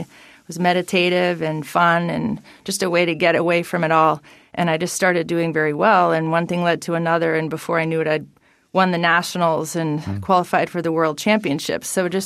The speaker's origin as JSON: {"language": "English", "town": "Dover", "region": "New Hampshire", "country": "United States", "said": "Yeah, I'm from Dover, New Hampshire."}